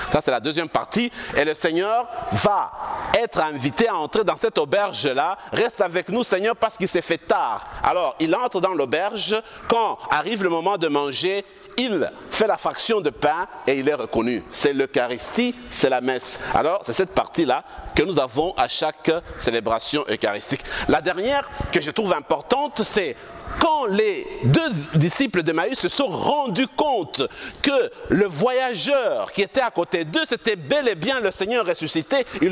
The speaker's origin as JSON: {"language": "French", "town": "Lubumbashi", "region": "Haut-Katanga", "country": "DR Congo", "tie": "born or raised there", "said": "Mes amis, dans le quartier où j'ai grandi, dans ma ville natale, Lubumbashi"}